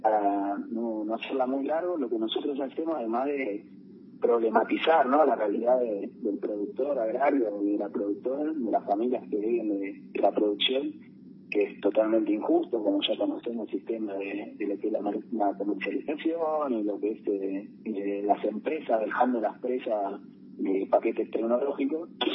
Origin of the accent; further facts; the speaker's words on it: Buenos Aires, Argentina; Nosotros que somos porteños, los que quizás están escuchando también, no conocemos la realidad profunda hasta que vamos a los territorios